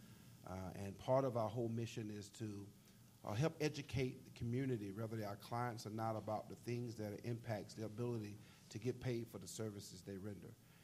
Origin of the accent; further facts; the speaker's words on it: Georgia, United States; Georgia's my home state. I was born 3 hours south of here.